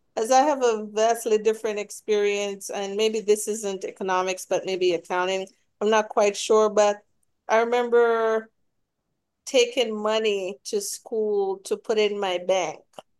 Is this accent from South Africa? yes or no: no; Jamaica; I grew up in Michael Manley's Jamaica.